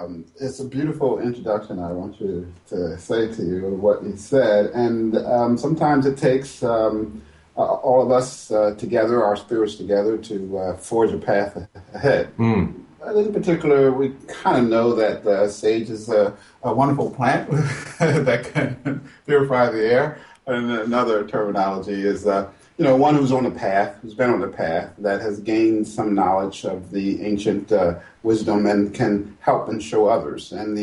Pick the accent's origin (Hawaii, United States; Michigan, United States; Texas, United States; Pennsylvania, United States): Pennsylvania, United States; Philadelphia; also born or lived in New York; It wasn't in my repertoire at the time, growing up in Philadelphia and New York areas.